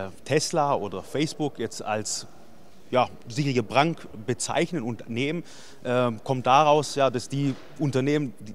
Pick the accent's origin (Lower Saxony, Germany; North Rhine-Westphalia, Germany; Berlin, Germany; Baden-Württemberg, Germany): Baden-Württemberg, Germany; ich als Schwabe